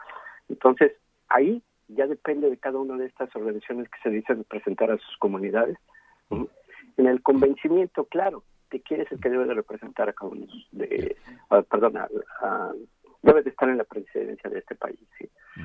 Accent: Mexico; El ataque que sufrimos como mexicanos y todos los migrantes en especial.

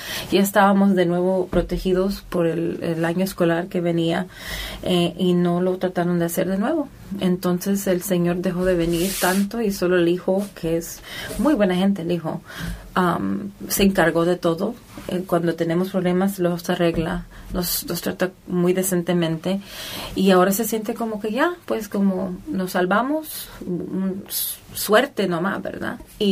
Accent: Los Angeles, California, United States; moved away; yo vivía en Los Ángeles, ¿verdad? En Hollywood, que nací en Hollywood, ¿verdad?

